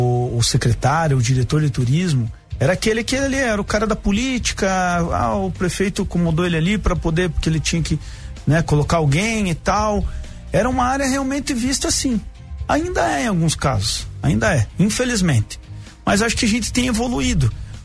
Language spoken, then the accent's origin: Portuguese; São José dos Pinhais, Paraná, Brazil; also born or lived in Curitiba; Eu nasci no Hospital São Vicente, em Curitiba. Me criei, fui criado ali em São José dos Pinhais, no bairro Afonso Pena.